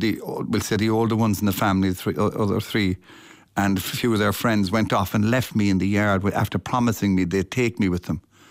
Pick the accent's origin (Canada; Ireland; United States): Ireland; Hospital, Munster; I grew up in Hospital, which is a village about... it's probably about seven, I was going to say miles, kilometres.